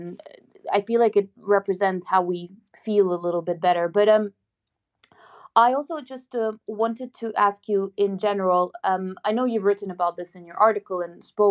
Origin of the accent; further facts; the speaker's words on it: Ukraine; first language Ukrainian; English is a second language; I didn't realize that my mother tongue was Ukrainian.